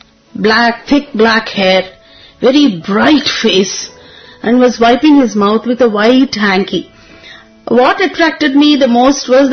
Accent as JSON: {"language": "English", "region": "South India", "country": "India", "said": "We used to follow being South Indian Brahmins only, Venkateshwara Swami."}